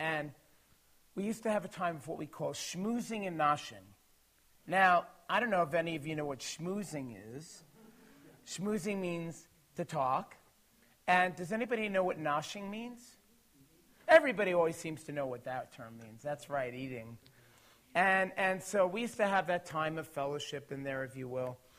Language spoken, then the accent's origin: English; New York, United States; I observed this growing up in New York. I bet you couldn't tell I'm originally from New York, right? I had to emphasize New York.